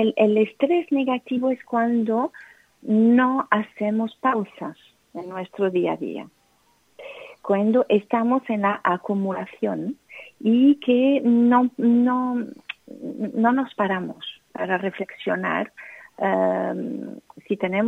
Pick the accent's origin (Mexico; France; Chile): France; Spanish is a second language; Y como soy francesa